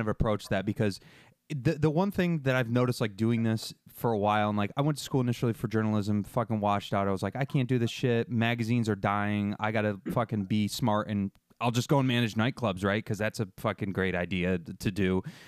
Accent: New York, United States; it's like I grew up like outside of Syracuse in like essentially rural.

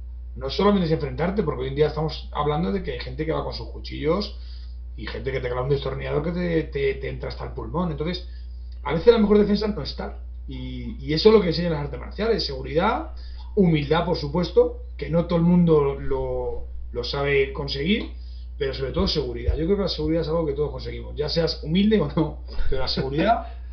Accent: Torrejón de Ardoz, Community of Madrid, Spain; yo soy aquí de Torrejón de Ardoz, y en mi época estaba muy de moda el tema

